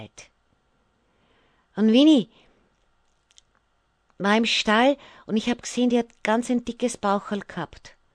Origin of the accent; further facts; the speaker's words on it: Austria; wie das bei uns in Österreich heißt